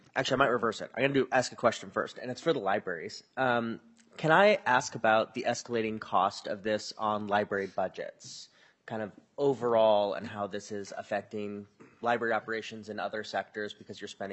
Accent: Minnesota, United States; I'm from Greater Minnesota

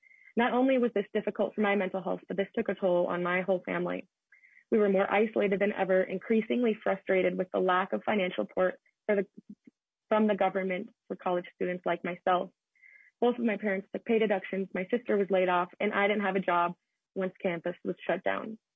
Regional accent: South St. Paul, Minnesota, United States; I use pronouns like she, her, hers. I am proudly from South St. Paul, Minnesota. I was raised in a busy home with 2 parents and 2 older sisters.

